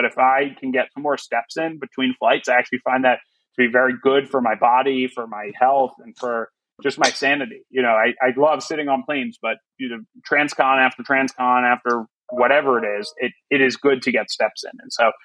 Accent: Florida, United States; I grew up in South Florida. So, you know, I'm very much warm blooded.

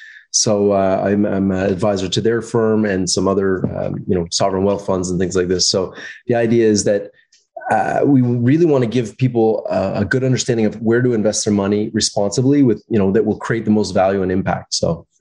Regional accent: Toronto, Ontario, Canada; born there; I was born in Canada, third generation, actually, in Toronto.

